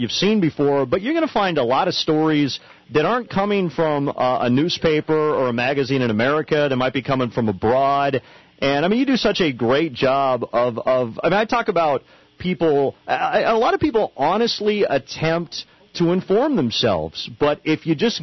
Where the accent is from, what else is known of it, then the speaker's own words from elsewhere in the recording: Idaho, United States; now in Chicago, United States; I'm from Idaho originally, and I can't even handle it.